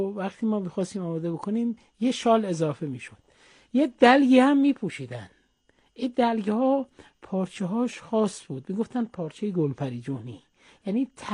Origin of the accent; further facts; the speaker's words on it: Iran; ما چون ایرانیم